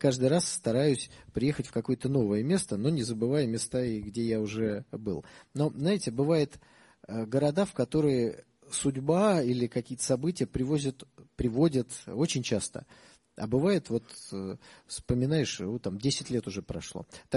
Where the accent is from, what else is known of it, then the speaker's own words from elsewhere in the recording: Saint Petersburg, Russia; Я человек из Петербурга, поэтому, наверное, я приехал не за деньгами, а за впечатлениями и общением.